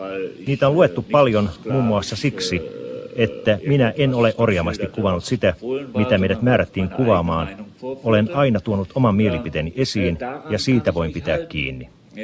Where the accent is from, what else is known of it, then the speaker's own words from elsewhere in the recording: Greifswald, Mecklenburg-Vorpommern, Germany; now in Berlin, Germany; Olen kotoisin pikkukaupungista, DDR:n pohjoisosasta, Greifswaldista, ja vasta tullessani Berliinin opiskelemaan törmäsin ensi kertaa asioihin